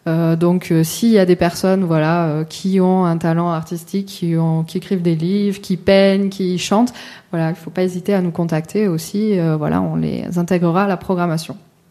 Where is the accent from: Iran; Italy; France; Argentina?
France; Toulouse, Occitanie; now in Lozère, France; Alors, moi je suis originaire de Midi-Pyrénées, la région toulousaine. D'accord. Voilà. Et enfin, mon père était de ce côté-là, donc Baroul, voilà, c'est de ce côté-là. Après, ma mère, elle était provençale. Et moi, je me suis mise en Lozère